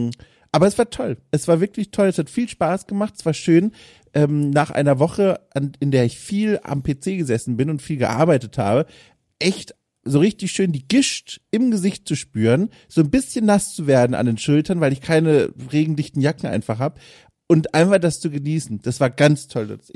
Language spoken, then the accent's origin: German; Hamburg, Germany; ich bin Hamburger